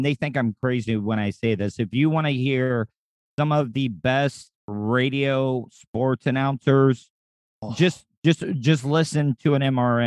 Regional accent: Florida, United States; I was a big fan of the Ron and Ron show growing up in Florida.

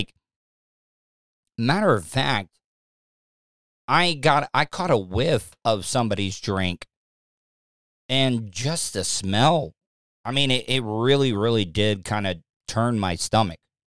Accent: DeLeon Springs, Florida, United States; I remember, like, growing up in DeLeon Springs, we had a lot of that sulfur-smelling water that you would get right out of the tap.

